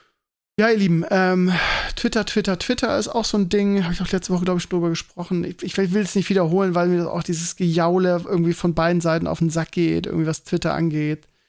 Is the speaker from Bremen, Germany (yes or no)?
yes; Bremen, Germany; now in Hamburg, Germany; kenne ich als Bremer nicht den Begriff.